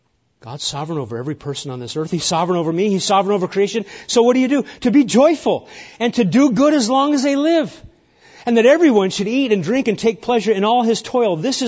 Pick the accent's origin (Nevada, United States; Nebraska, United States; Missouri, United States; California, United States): Nebraska, United States; I grew up in Nebraska, and I think we had tornadoes here at the convention center, right, years ago?